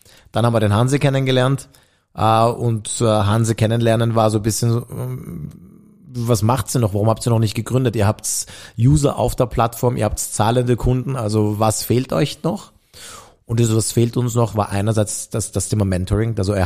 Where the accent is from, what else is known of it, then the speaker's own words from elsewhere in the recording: Vienna, Austria; also wir sind beide in Simmering aufgewachsen